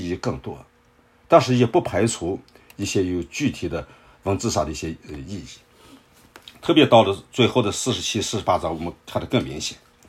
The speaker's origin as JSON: {"language": "Chinese", "country": "China", "said": "我们中国人的习惯正面是南面啊"}